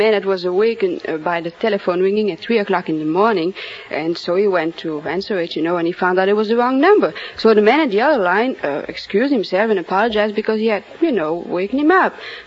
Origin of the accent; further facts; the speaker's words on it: Wallonia, Belgium; Well, I'm from the French part. I don't know Flemish very well.